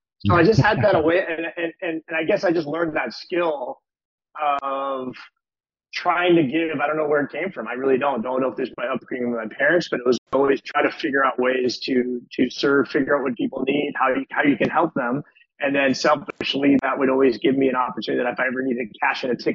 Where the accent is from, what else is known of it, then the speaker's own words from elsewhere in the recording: Calabasas, California, United States; So grew up in Calabasas, or I should say the Valley, but all made my way ultimately through Calabasas, Califo